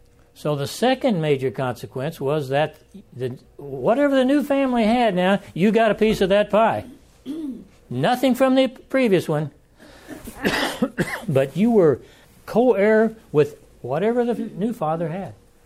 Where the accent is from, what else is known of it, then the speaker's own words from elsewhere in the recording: Midwest, United States; I grew up in the Midwest, and I had not heard adult males calling their father daddy until I got to the South.